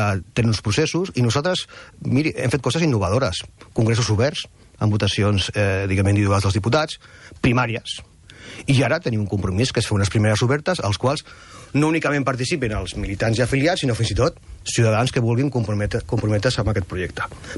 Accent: Catalonia, Spain; Com a català, ja no li parlo, com a català penso que és un error.

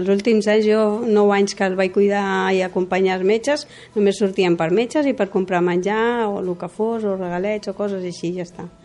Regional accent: Galicia, Spain; com que jo soc gallega, sempre parlàvem en castellà.

